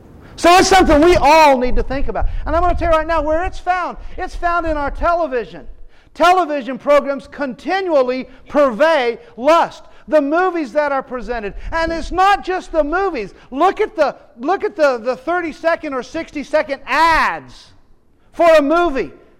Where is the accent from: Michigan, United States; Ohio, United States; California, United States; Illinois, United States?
California, United States; Bellflower; I come from Bellflower, California, and I was telling some people before, you know, that's a city of 70,000 people.